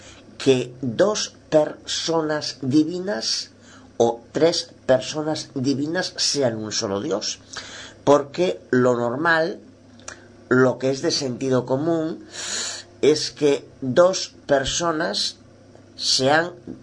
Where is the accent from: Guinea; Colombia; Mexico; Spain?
Spain; Galicia; de Galicia, España.